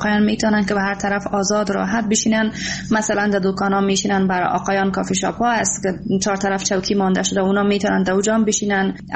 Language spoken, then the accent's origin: Persian; Afghanistan; افتخار میکنم واقعا که من یک افغان هستم